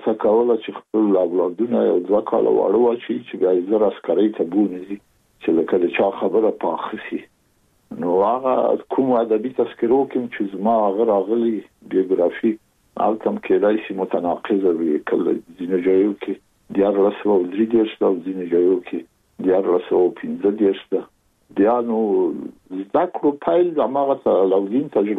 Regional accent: Kabul, Afghanistan; born there; زه زېږېدلی په کابل کې یم د کابل په چارګي کې گزارګاه پله ته ورڅېر ما او کلی د شکلا خان کلا هلته زه زېږېدلی یم خو یو درې یا څلور کاله وروسته زما کورنۍ بیا د مراد خان ته کډه شوې ده چې هلته د پدري کلا ده

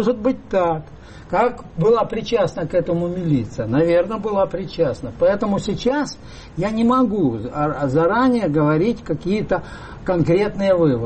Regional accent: Dnipro, Dnipropetrovsk Oblast, Ukraine; Я сам из Днепропетровска был на выборах

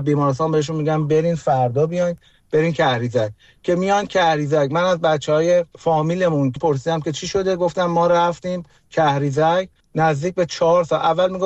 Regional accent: Iran; ما توی ایران بزرگ شدیم، از اون زمانی که من به دنیا آمدم خب انقلاب شده بود

